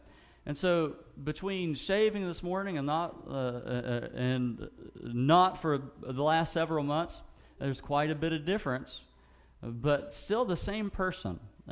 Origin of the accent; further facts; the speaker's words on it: West Virginia, United States; if there was such thing as a McDonald's whenever I was growing up in Ritchie County, which there wasn't